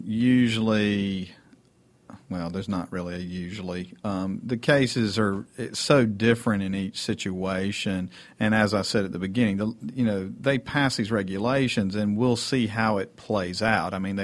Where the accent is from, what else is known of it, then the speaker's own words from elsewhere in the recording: Atlanta, Georgia, United States; being outside of Atlanta and growing up in Atlanta, that's one of the big advantages of Atlanta